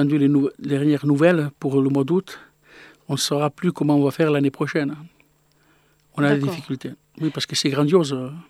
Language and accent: French; Montpellier, Occitanie, France; je suis montpellierien, je suis né à Montpellier, donc on est sédentaire.